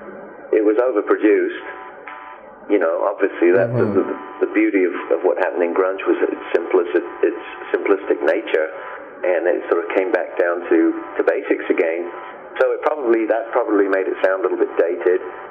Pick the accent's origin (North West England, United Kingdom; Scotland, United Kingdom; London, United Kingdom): London, United Kingdom; I grew up in Maida Vale in London